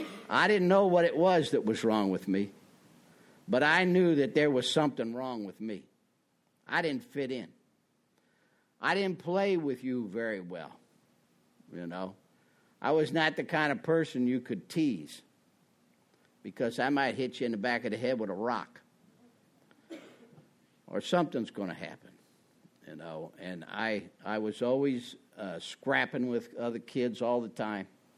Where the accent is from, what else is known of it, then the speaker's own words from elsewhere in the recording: Peoria, Illinois, United States; also born or lived in Springfield; I'm from Illinois. I was born in Springfield, Illinois, and raised in Peoria, Illinois.